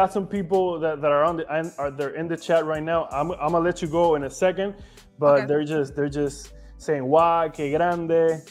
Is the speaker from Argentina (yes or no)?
no; Puerto Rico; Yo soy puertorriqueño igual que Amanda.